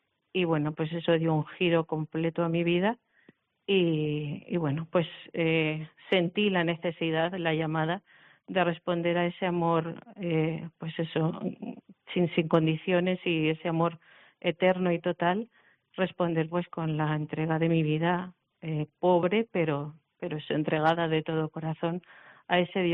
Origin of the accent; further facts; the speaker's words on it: Community of Madrid, Spain; now in Canary Islands, Spain; soy madrileña. Llevo en Canarias 27 años, ya soy casi canaria, o sin casi.